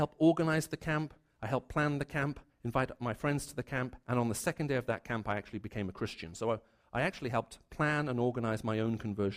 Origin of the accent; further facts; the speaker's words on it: Saudi Arabia; because I was raised in Saudi, so that's what you wear.